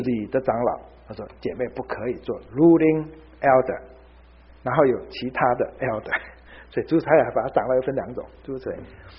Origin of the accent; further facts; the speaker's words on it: Fujian, China; 那么好像是我们福建人的这种习惯